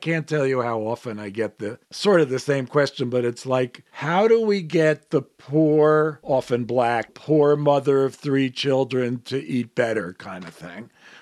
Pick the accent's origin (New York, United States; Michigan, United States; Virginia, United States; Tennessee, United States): New York, United States; I mean, I grew up in New York and it existed in San Bernardino and moved east, but there were no McDonald's.